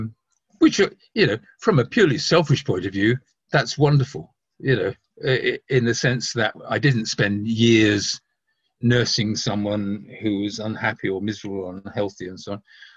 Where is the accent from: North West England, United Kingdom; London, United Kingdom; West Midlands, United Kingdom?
London, United Kingdom; Because I live out in the country now, so, you know, I'm into fresh air. But I grew up in London where the fog was so thick you literally couldn't see your hand.